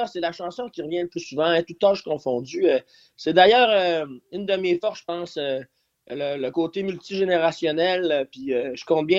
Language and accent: French; Longueuil, Quebec, Canada; Ouais, mais moi, je viens de Longueuil.